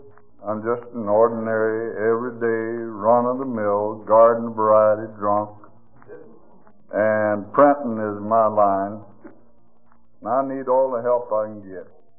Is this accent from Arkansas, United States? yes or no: yes; Arkansas, United States; I come from Arkansas, and there's lots of smart folks come from there.